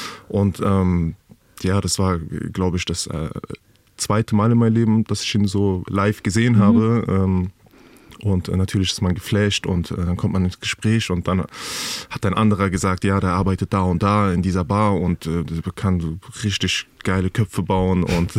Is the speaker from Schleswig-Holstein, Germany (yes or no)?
no; Hanau, Hesse, Germany; Ich liebe Kesselstadt über alles, das ist mein Heimatort, ich bin dort geboren und aufgewachsen.